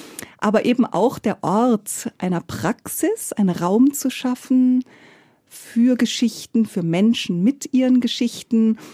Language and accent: German; Munich, Bavaria, Germany; Ich komme immer wieder gerne nach München in meine Heimatstadt.